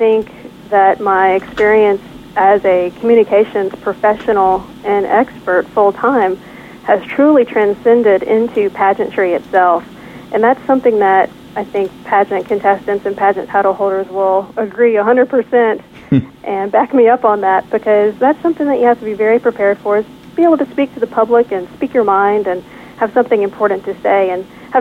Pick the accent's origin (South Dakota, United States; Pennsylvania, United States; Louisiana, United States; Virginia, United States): Louisiana, United States; New Orleans; now in Atlanta, United States; I was born and raised in New Orleans, so we carry a tradition with us, even though we live here in Atlanta.